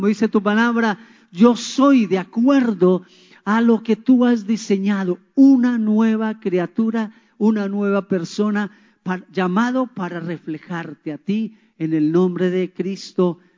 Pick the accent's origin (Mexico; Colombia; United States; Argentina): Colombia; Pereira, Risaralda; now in Cali, Colombia; que yo soy de Pereira, pero vivo en Cali hace 37 años, moldeado por caleños, así que hay una mezcla linda allí.